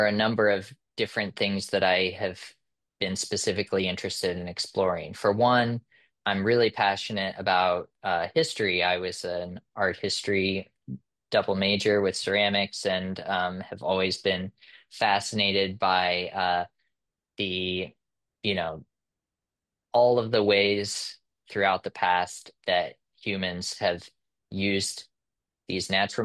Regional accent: Louisville, Kentucky, United States; I grew up in Kentucky primarily, and you know, my family lived in the city of Louisville, and so I didn't grow up on a farm or anything out in the country

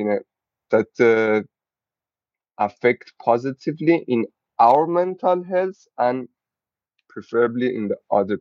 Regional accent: Iran; English is a second language; moved away as an adult; now in Netherlands; I'm living in Netherlands.

